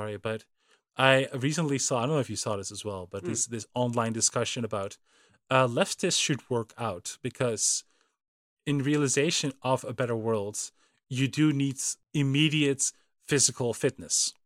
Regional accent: Netherlands; I'm from the Netherlands, we don't have them.

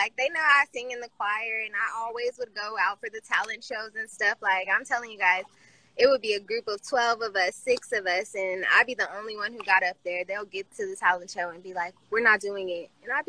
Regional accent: Vallejo, California, United States; I'm from Vallejo.

